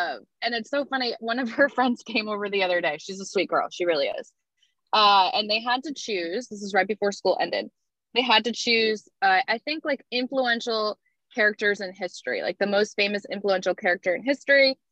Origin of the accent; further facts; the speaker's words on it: Maine, United States; Like growing up in Maine, that was really hard for me. And I grew up with my white side of the family.